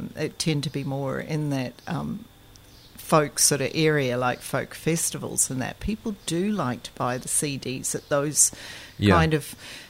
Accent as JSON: {"language": "English", "region": "Ontario", "country": "Canada", "tie": "born or raised there", "said": "my parents are Kiwis, but I grew up in Canada, in Ontario, which has a very strong Scottish influence on the population"}